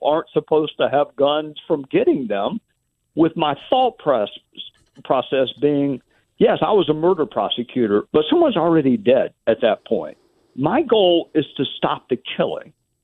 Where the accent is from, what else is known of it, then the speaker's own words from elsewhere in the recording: Greenville, South Carolina, United States; born there; now in Spartanburg, United States; Now, I live in Spartanburg, but obviously I was born in Greenville.